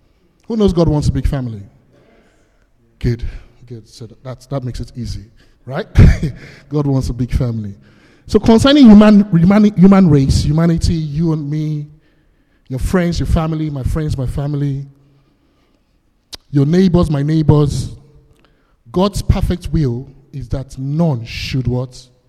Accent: Benin City, Edo, Nigeria; I grew up in Benin. I grew up in Nigeria. Benin is one location in Nigeria.

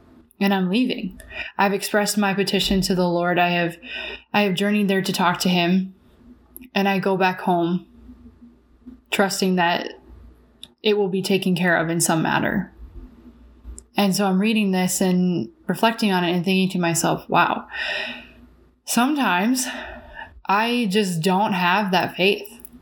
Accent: Midwest, United States; So growing up in the Midwest, small town, all of that stuff, never used it, never really had to.

